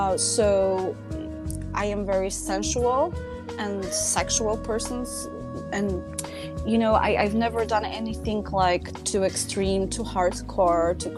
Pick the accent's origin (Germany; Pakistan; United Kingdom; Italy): Italy; English is a second language; moved away as an adult; now in Florida, United States; I moved to United States more than 10 years ago. Even though I grew up in Italy, I've been traveling a lot.